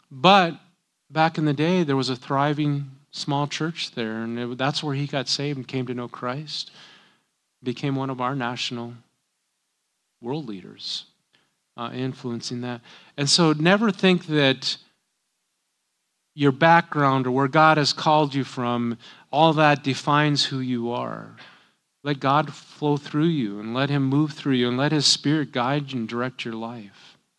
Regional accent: North Dakota, United States; You know, I grew up in North Dakota. I don't think that's a surprise.

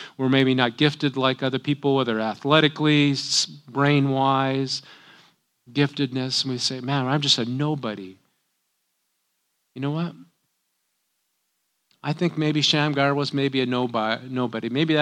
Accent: North Dakota, United States; You know, I grew up in North Dakota. I don't think that's a surprise.

